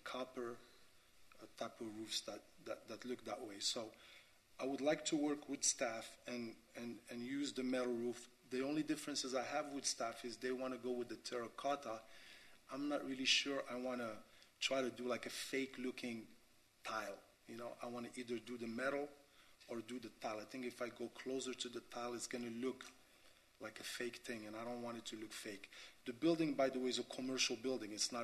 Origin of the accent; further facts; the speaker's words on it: Miami, Florida, United States; I grew up in Miami. I went to high school in Miami and college.